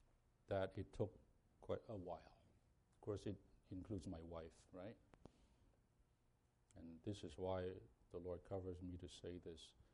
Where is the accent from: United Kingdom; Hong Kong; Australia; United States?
Hong Kong; so I'm from Hong Kong, so we have these bilingual people